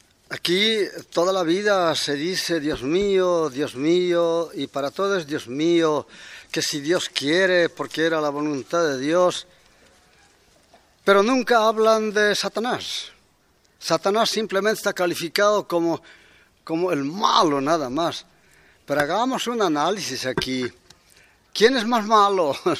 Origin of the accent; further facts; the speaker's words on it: Bolivia; En mi lugar, en mi pueblo, yo soy aymara, y en este lugar que se llama Bolivia, porque su nombre verdadero es Collasuyo